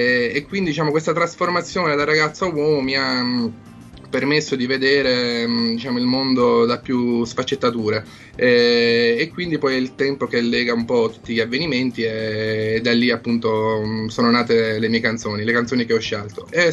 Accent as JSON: {"language": "Italian", "town": "Alcamo", "region": "Sicily", "country": "Italy", "said": "Io sono di Alcamo."}